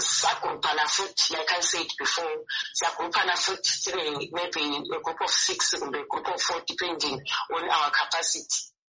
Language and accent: English; Bulawayo, Zimbabwe; I am from Blawayo